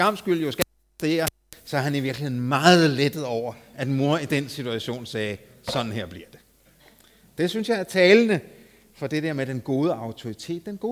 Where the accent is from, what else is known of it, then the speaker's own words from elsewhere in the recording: Copenhagen, Capital Region of Denmark, Denmark; fordi jeg voksede op over i København